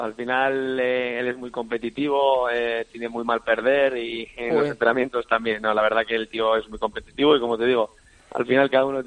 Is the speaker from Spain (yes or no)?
yes; San Sebastián, Basque Country, Spain; now in Majadahonda, Spain; vengo de Donosti, que en San Sebastián no existen los atascos.